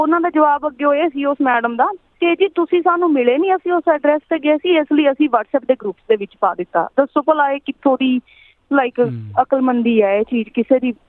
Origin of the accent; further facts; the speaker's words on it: Nawanshahr, Punjab, India; ਮੇਰਾ ਡਿਸਟ੍ਰਿਕਟ ਨਵਾਂ ਸ਼ਹਿਰ ਹੈ ਇੱਥੇ, ਮੈਂ ਨਵੇਂ ਸ਼ਹਿਰ ਤੋਂ ਬਿਲੋਂਗ ਕਰਦੀ ਹਾਂ